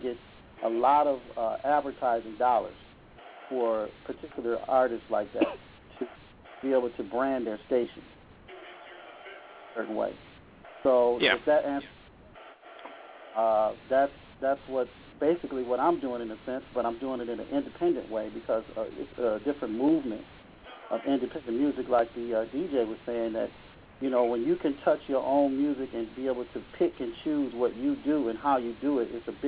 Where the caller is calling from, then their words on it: Toledo, Ohio, United States; I'm calling from Toledo, Ohio.